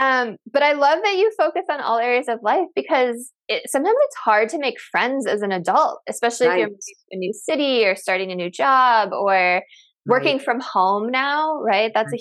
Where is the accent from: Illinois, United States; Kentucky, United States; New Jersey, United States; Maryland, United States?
Illinois, United States; Chicago; I'm also from Chicago originally.